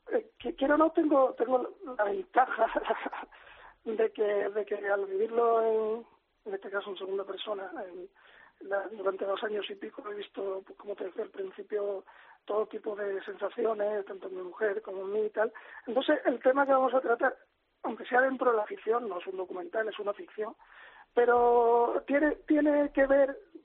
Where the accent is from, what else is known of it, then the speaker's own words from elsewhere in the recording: Cádiz, Andalusia, Spain; todas las ayudas tienen mucho que ver sentimentalmente conmigo, que soy de Cádiz, ¿no?